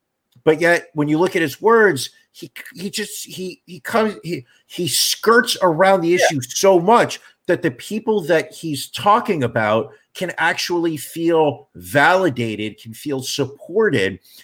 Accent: New York, United States; I am a New Yorker.

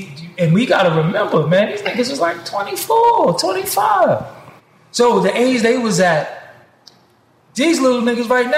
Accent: Brooklyn, New York, United States; They ain't put no trumped up charges on me because I'm from Brooklyn.

